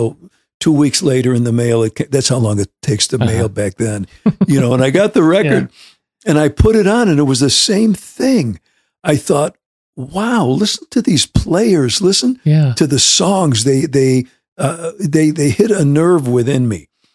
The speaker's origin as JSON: {"language": "English", "town": "Syracuse", "region": "New York", "country": "United States", "tie": "born or raised there", "said": "So I grew up in Syracuse, New York, always in bands."}